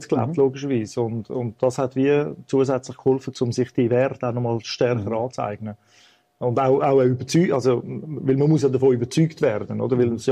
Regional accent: Zürich, Zurich, Switzerland; heim ist in Zürich gewesen. Ich bin in Zürich aufgewachsen

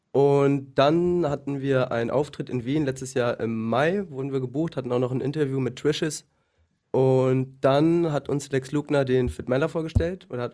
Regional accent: Oldenburg, Lower Saxony, Germany; Nee, ich komme aus dem Norddeutschland, aus Oldenburg, bei Bremen.

